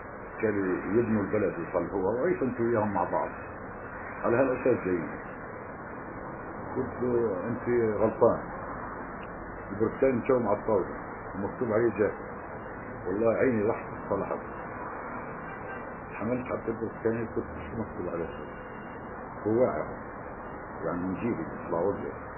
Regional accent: Palestine; قلت له احنا كفلسطينيين لازم احنا في كل بلد اوروبا

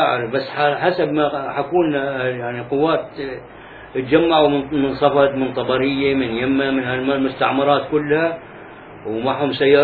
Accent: Palestine; moved away; أيوة هذه الخسائر طلعنا من فلسطين وظلوا مصاوب يعني هناك

